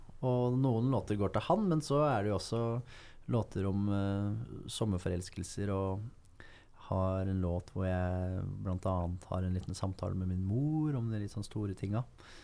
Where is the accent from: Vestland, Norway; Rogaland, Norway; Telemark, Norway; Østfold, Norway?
Østfold, Norway; Fredrikstad; Det da jeg vokste opp i Fredrikstad